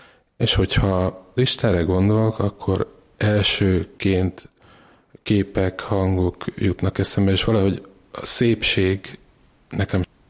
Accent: Budapest, Hungary; Nagytetényben nőttem fel

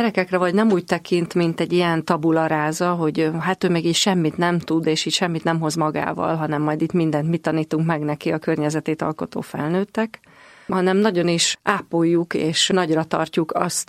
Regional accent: Komló, Baranya, Hungary; Komlón születtem, már jó régen, 54 éves vagyok, és ez ugye egy baranyai kisváros, Pécs vonzás körzetében

